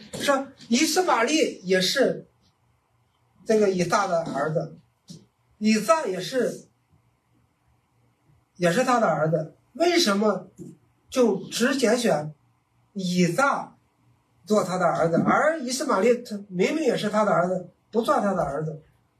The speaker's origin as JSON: {"language": "Chinese", "country": "China", "said": "你可以做我们喝的，我们中国人喝茶的壶"}